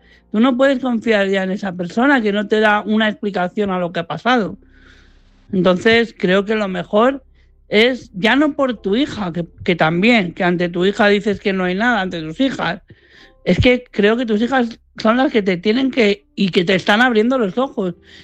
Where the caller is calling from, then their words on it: Madrid, Community of Madrid, Spain; de Madrid.